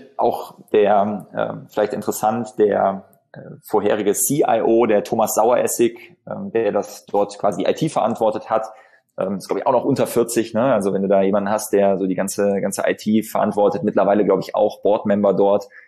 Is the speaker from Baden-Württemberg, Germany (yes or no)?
no; Bonn, North Rhine-Westphalia, Germany; Ich bin Bonner, ja. Ich bin in Bonn geboren hier